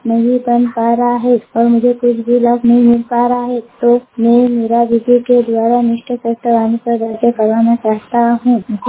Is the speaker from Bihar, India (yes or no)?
no; Barwani, Madhya Pradesh, India; और मैं बड़वानी की निवासी हूँ।